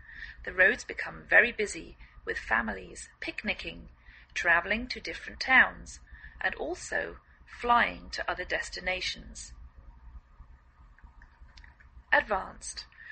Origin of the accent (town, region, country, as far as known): England, United Kingdom; now in United States